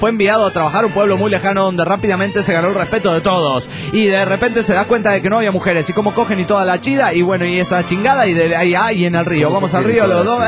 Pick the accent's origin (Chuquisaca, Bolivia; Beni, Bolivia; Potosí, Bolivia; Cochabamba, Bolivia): Cochabamba, Bolivia; de Cochabamba, Bolivia.